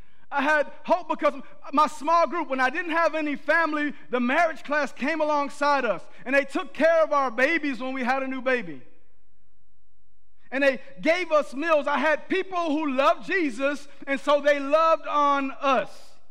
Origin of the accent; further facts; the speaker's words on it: Texas, United States; also born or lived in Kazakhstan / Utah; I told him how my wife and I, we're both from Texas, and we've lived in many different places. We lived in Kazakhstan. We lived in Utah. And we were moving to California